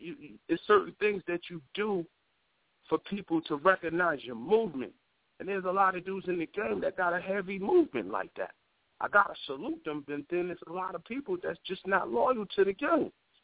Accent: Brooklyn, New York, United States; And I'm from Brooklyn, Flatbush. But I used to hang out in Rochdale and all that.

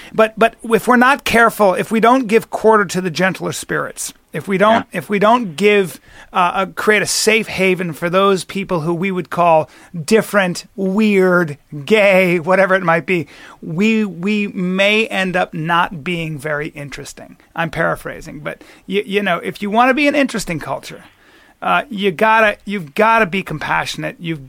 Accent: United States; Very few countries enjoy the kind of freedoms that I do as an American.

